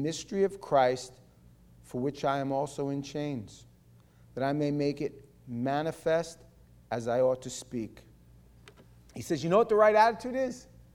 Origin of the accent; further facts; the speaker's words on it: Alabama, United States; accent: southern; In case you didn't know, I'm from Alabama, and I have that southern accent that is evident